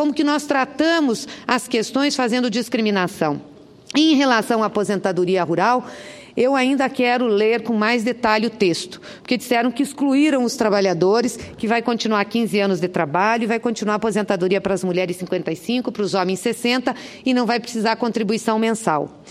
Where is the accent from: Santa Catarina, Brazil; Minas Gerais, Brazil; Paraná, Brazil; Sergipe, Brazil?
Paraná, Brazil; Lá no meu estado, no estado do Paraná